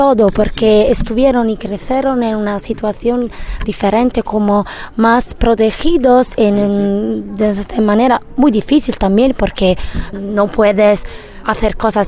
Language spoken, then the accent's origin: Spanish; Italy; Spanish is a second language; yo soy de Italia, entonces el fútbol, soccer, es algo que, el calcio, es algo que pertenece a la vida normal de cada persona